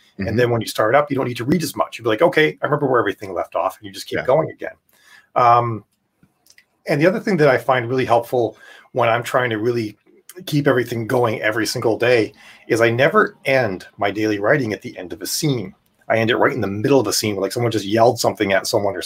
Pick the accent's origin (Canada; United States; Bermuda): Canada; I'm Canadian.